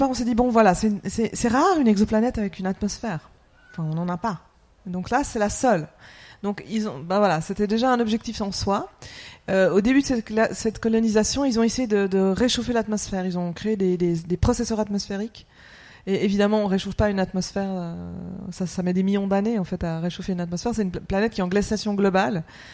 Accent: Switzerland; Donc, moi, je suis suisse, hein, si jamais.

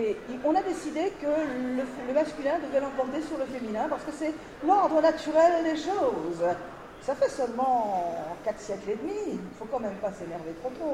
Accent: France; now in Quebec, Canada; quand je suis en France, je me considère comme québécoise. Quand je suis au Québec, on me rappelle que je suis française, mais en fait, je suis toujours entre les deux.

